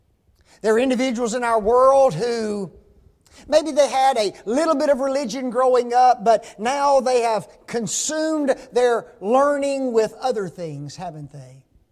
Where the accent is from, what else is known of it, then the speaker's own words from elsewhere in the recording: Memphis, Tennessee, United States; Growing up in Memphis, there was a park not far from our house, about 2 miles.